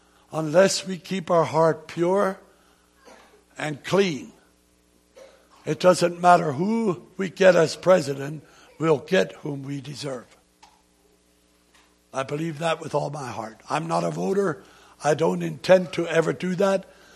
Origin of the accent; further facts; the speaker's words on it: Pennsylvania, United States; born there; It's not my fault that I was born in Lancaster County. Neither am I to be praised about it because I had nothing to do with it. I was just born there.